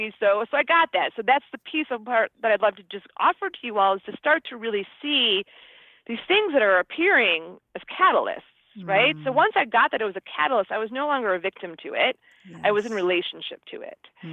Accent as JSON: {"language": "English", "region": "Midwest", "country": "United States", "said": "So I'm from the Midwest. I have an 800 credit score."}